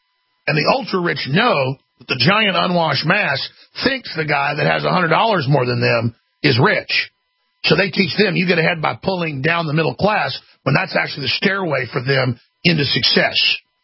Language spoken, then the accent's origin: English; Texas, United States; from Texas, and I'm a man.